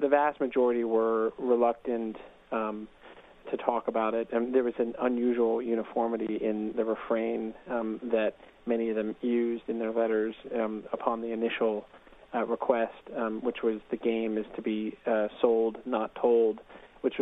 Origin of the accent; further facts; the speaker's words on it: East Coast, United States; because I'm from the East Coast and I had no idea what the town would be like